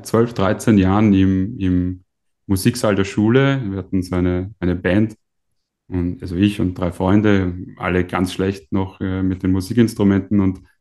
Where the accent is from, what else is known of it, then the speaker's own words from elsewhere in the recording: Vienna, Austria; wobei man als Wiener ja auch eine Leidenschaft für schlechten Kaffee entwickeln kann.